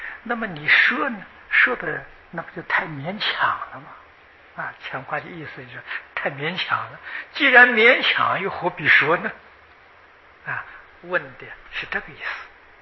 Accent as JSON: {"language": "Chinese", "country": "China", "said": "我们中国人初次接触金刚经也是迷迷糊糊的，不懂的。"}